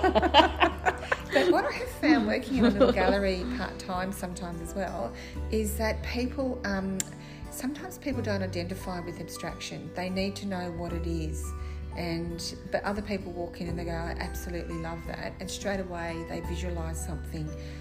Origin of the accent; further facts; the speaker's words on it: Australia; also born or lived in New Zealand; I'm Australian, just went to New Zealand for 4 years